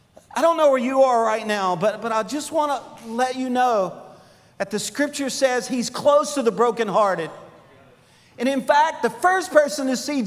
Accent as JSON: {"language": "English", "region": "Louisiana", "country": "United States", "said": "I'm from Louisiana. Everybody knows I like LSU."}